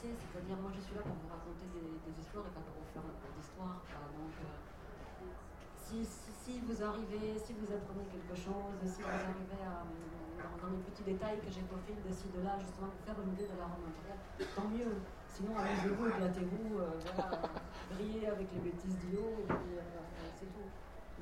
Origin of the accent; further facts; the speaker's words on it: Spain; moi en tant qu'espagnol, je vais vous dire, quand les Français me disent qu'ils sont latins, ça me fait rire.